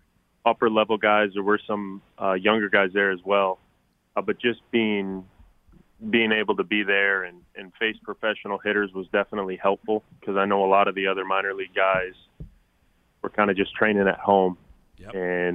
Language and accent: English; Minnesota, United States; I grew up a Twins fan because I'm from Minnesota.